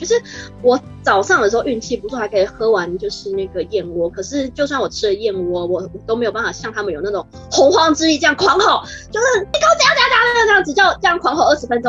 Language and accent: Chinese; Taiwan; accent: Taiwanese; 因为他们会觉得说台湾人讲话很温柔，就像我这种腔调，他都觉得好温柔